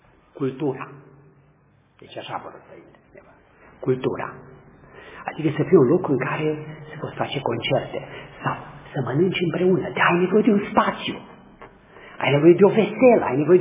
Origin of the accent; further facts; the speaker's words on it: Transylvania, Romania; sunt ardelean